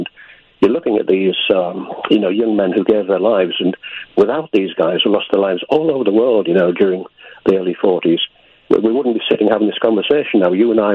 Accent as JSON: {"language": "English", "town": "Hartlepool", "region": "North East England", "country": "United Kingdom", "tie": "born or raised there", "said": "Hartlepool is my hometown."}